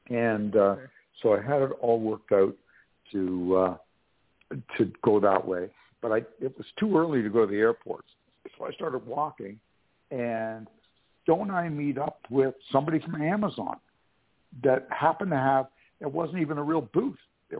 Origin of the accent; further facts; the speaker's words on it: Canada; And as soon as I said I was from Canada and I said, we have trucks, she said, give me your card.